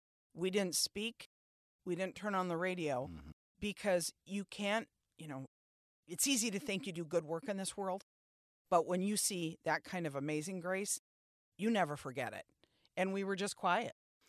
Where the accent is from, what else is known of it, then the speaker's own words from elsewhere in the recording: Beloit, Wisconsin, United States; Because in my hometown of Beloit, are you kidding me? The pride I felt promoting the place I call home.